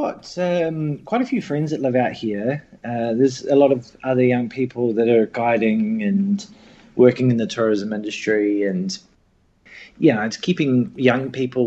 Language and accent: English; Christchurch, Canterbury, New Zealand; now in Iceland; I mean, I grew up in Christchurch, and we used to have really nice pure water there, so.